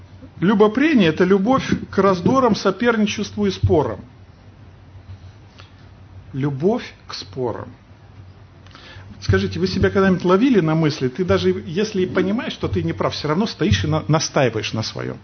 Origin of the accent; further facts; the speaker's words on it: Kazakhstan; born there; also born or lived in Lithuania; я родился в Казахстане, учился в Литве, семья моя в Москве.